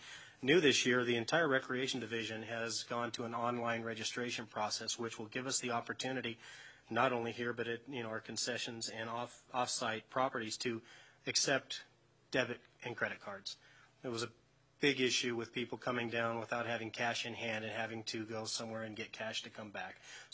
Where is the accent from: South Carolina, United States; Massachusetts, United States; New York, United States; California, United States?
California, United States; Carson; I'm born and raised in Carson, and I was driving behind the rink yesterday with my wife